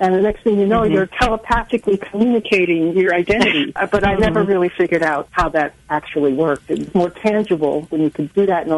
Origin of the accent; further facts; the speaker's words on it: New York, United States; growing up in New York, you know, we never faced segregation as directly as that happened in the South.